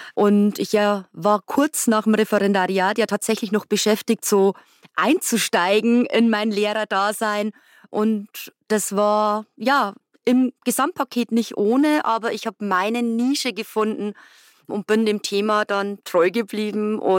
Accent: Bavaria, Germany; Ich komme aus Bayern

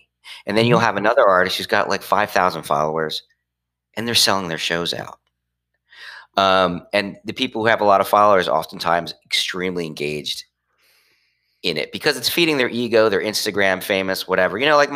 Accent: Trenton, New Jersey, United States; I went back to my hometown, which is the city of Trenton, which is this old industrial city between Philadelphia and New York.

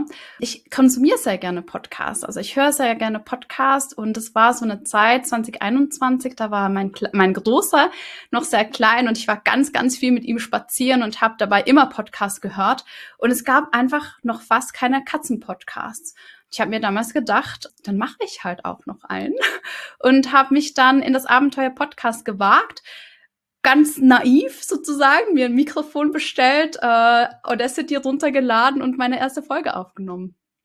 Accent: Switzerland; accent: Swiss; Ich hatte natürlich damals auch noch eine große Hürde, und zwar mein Dialekt. Also ich komme ja aus der Schweiz. Mittlerweile ist mein Hochdeutsch um einiges besser als in den ersten Folgen.

